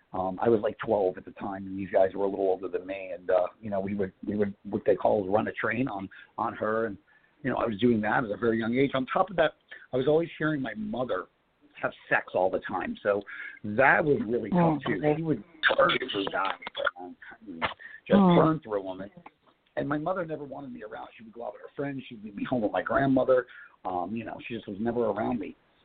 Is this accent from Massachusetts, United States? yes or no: no; New Jersey, United States; born there; I was born in New Jersey, 1968, and, it was in basically a single-family home.